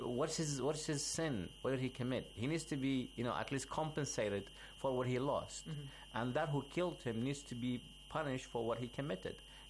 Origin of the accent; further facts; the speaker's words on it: Iraq; now in Australia; I am from Iraq, currently residing in Australia.